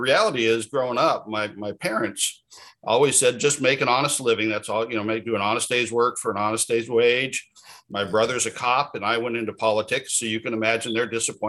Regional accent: Oregon, United States; But I was born and raised in Oregon, so I've been here my whole life.

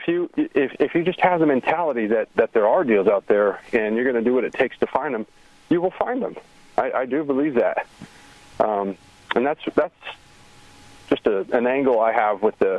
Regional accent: Wyoming, United States; I was up in my home state of Wyoming a little bit

